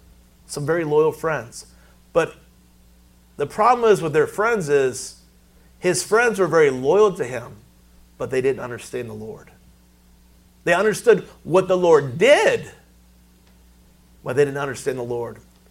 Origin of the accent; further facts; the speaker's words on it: Virginia, United States; now in New Orleans, United States; I mean, I'm from Virginia, you know, rural town Virginia. Been there all my life at that time.